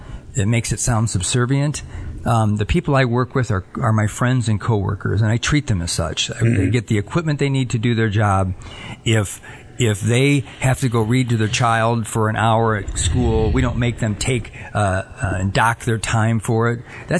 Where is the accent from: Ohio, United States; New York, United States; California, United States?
Ohio, United States; moved away as an adult; now in Michigan, United States; It is. I'm from Ohio originally.